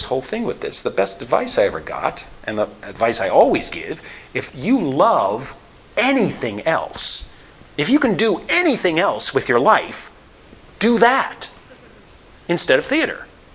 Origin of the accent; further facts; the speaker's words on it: United States; I'm an American.